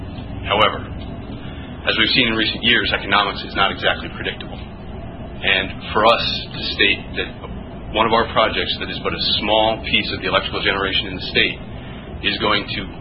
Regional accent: New York, United States; I'm originally from New York State. I'm not used to things moving this swiftly with the legislative body.

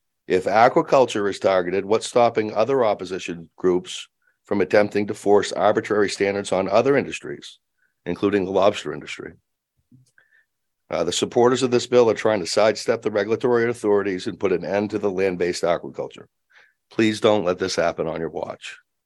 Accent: Jonesport, Maine, United States; I'm from Jonesport, and I'm here to oppose LD 586.

